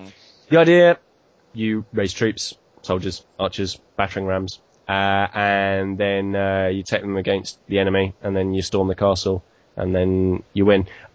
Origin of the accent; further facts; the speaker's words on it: United Kingdom; But as a Brit